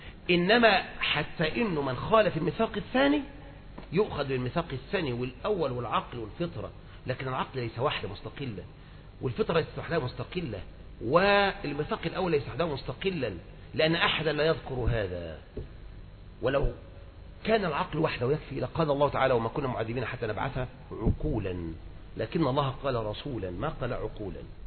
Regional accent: Egypt; طب ما احنا عندنا في مصر كده

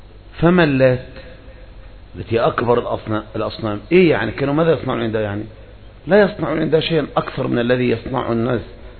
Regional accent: Egypt

